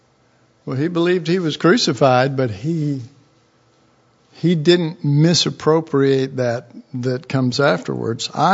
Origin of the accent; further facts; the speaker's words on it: Dallas, Texas, United States; I grew up in Oak Cliff, which is a really rough area